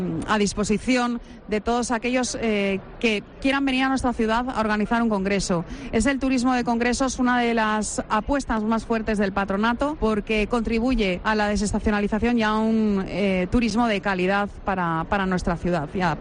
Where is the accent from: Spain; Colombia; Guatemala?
Spain; Alicante, Valencian Community; para que tanto los visitantes como los alicantinos seamos conscientes de que en nuestra ciudad han venido grandes producciones